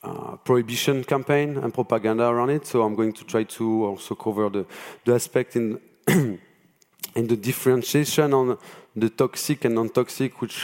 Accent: France; English is a second language; So as I'm French, as you could probably hear from my accent

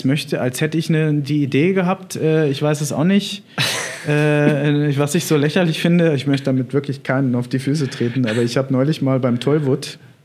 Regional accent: Adenstedt, Lower Saxony, Germany; now in Munich, Germany; oder in Adenstedt, wo ich herkomme, das lasse ich mal dahingestellt.

